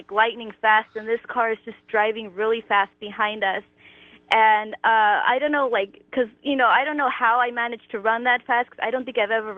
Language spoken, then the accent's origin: English; Bellflower, California, United States; I'm 22, and I'm from Bellflower, California.